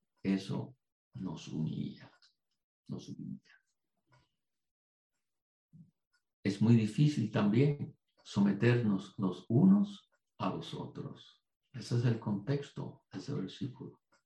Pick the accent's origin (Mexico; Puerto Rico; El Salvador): Puerto Rico; born there; Y yo dije, pues si yo nací aquí en Puerto Rico.